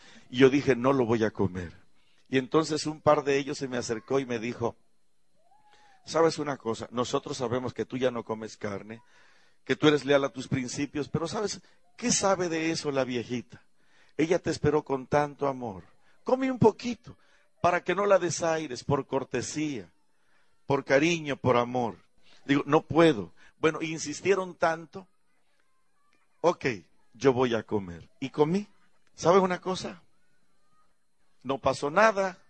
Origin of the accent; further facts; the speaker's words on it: Montemorelos, Nuevo León, Mexico; me trajo la nostalgia de mi México, de mi pueblo, de allá de mi casa donde vivía en Montemorelos.